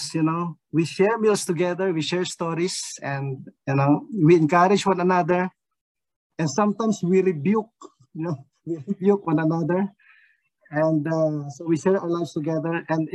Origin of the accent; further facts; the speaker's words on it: Philippines; first language Tagalog; English is a second language; coming from a country where you only speak Tagalog. Because in the Philippines, in my hometown, we only use Tagalog.